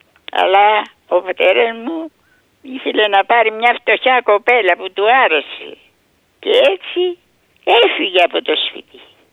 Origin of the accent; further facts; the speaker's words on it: Ikaria, North Aegean, Greece; also born or lived in Athens; now in Ikaria, Greece; Δεν είχα πια τέτοια να μένω στην Αθήνα. Και είχα δουλειές και τις παράτησα και πήγα στην Ικαρία